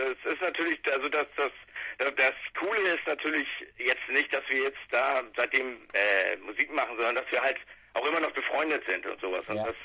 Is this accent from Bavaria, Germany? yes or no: no; Weddingstedt, Schleswig-Holstein, Germany; Wir kommen eigentlich aus Weddingstedt, das ist richtig.